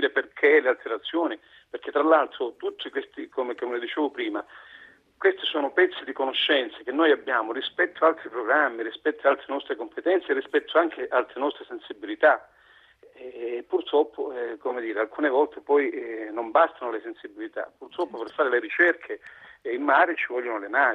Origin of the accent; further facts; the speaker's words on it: Calabria, Italy; io in questo momento sono in Calabria, perché sono calabrese